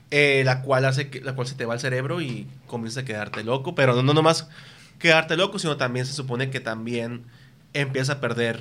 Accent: Mexico; muchas de esas no hacemos como mexicanos, que ya estamos acostumbrados

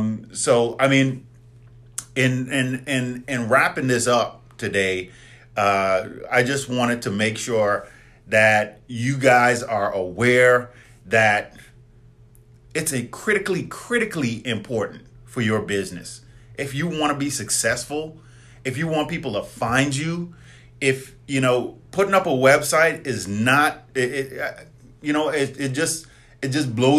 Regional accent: Bahamas; I'm from the Bahamas. I was born and raised in the Bahamas, right?

